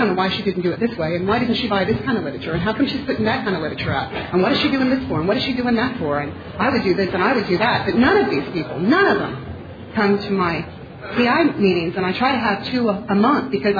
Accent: Fort Walton Beach, Florida, United States; I'm an addict from Greater Pensacola area, Fort Walton Beach, Florida.

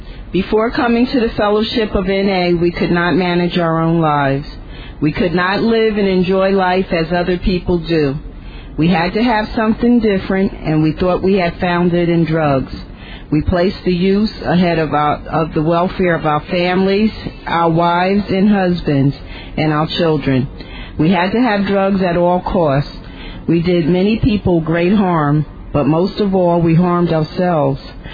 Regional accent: New Jersey, United States; from New Jersey.

